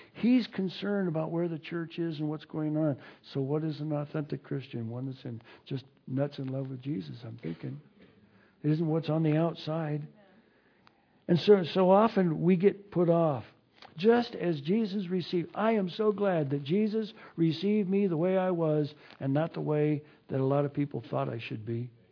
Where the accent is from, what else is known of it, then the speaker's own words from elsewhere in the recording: the South, United States; Well, I come from the South and they sort of frown down there on that.